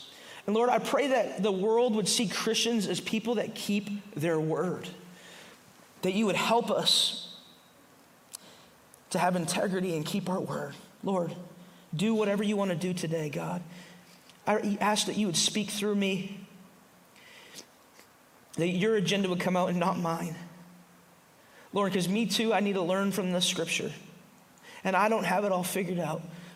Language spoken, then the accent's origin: English; Wisconsin, United States; I'm from Wisconsin, but I'm Italian, and I hate the cold.